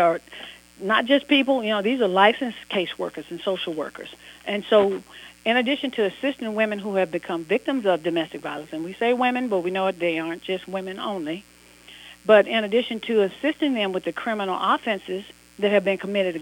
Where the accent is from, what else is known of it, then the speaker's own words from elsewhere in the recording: Chicago, Illinois, United States; born there; Yes, I was born in Chicago.